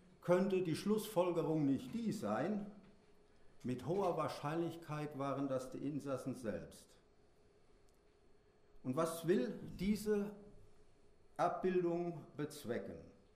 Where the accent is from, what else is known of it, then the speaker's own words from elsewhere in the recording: Burbach, North Rhine-Westphalia, Germany; Vor ungefähr einem Jahr stand mein Heimatort ganz groß in der Presse. Der Spiegel hatte damals einen Artikel über die Vorfälle in der Flüchtlingsunterkunft in Burbach platziert.